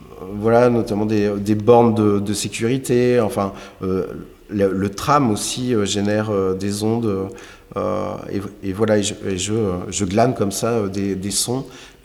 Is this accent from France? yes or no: yes; Nouvelle-Aquitaine, France; now in Bordeaux, France; Je suis revenu sur Bordeaux parce que je suis d'origine charentaise et évidemment l'horizon me manquait. Donc je suis venu à Bordeaux.